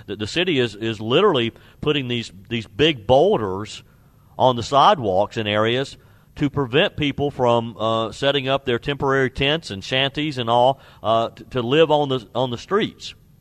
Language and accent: English; Greer, South Carolina, United States; Now, again, I live in Greer. Greer is my hometown.